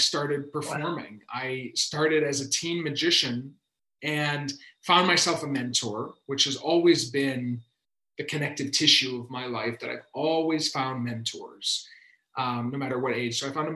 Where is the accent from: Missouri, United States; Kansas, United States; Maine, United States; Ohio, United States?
Maine, United States; So I grew up in Maine. And not on the coast where everybody comes to vacation.